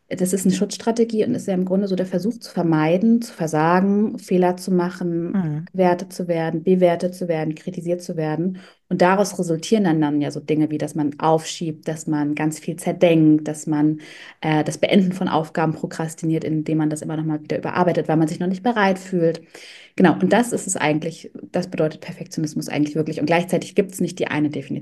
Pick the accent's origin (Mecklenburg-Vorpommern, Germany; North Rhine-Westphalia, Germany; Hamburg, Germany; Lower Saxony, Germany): Hamburg, Germany; Ich komme aus Hamburg, also nicht aus Köln wie Sandra.